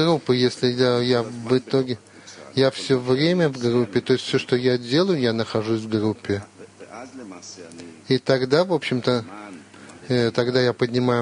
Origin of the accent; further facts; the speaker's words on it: Tel Aviv, Tel Aviv District, Israel; Я из Тель-Авива.